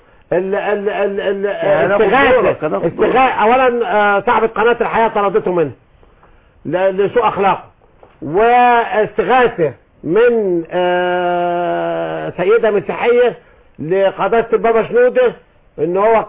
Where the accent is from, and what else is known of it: Egypt